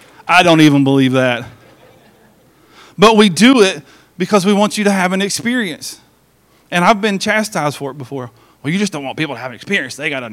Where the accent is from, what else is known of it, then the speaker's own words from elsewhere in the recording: Johnson City, Tennessee, United States; born there; On November 8th, 1974, I was born in Johnson City, Tennessee